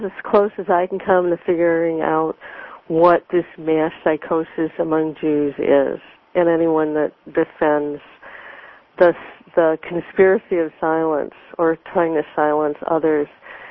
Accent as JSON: {"language": "English", "country": "United States", "said": "I'm an American, too. I'm very religious"}